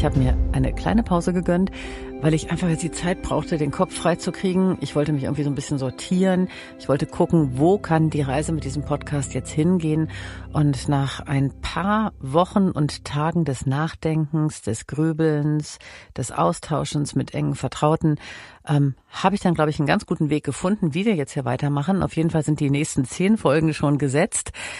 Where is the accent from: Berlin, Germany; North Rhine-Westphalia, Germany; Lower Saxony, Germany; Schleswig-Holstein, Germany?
Lower Saxony, Germany; Hanover; Wir kommen beide aus Hannover.